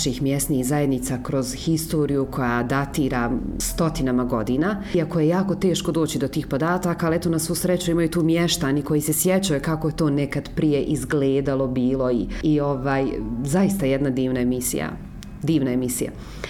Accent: Brčko, Brčko District, Bosnia & Herzegovina; tu sam završila i srednju i ekonomsku i dvije godine ekonomskog fakulteta ovdje kod nas u Brčkom.

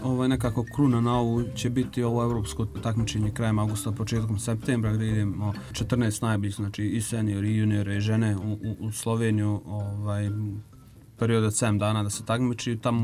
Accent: Brčko, Brčko District, Bosnia & Herzegovina; mi iz Brčkog smo povukli najviše što se tiče same organizacije, promocije, marketinga, saradnje, komunikacije i sve ostalo

